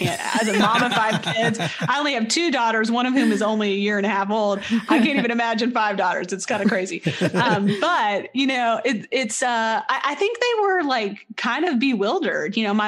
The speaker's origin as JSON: {"language": "English", "region": "Texas", "country": "United States", "tie": "born there", "said": "some friends of my parents who lived in Texas when I was born in Texas."}